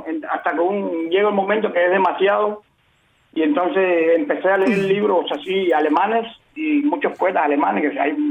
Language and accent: Spanish; Villa Clara, Cuba; Entonces tuve que regresar a mi tierra natal, que es Villa Clara.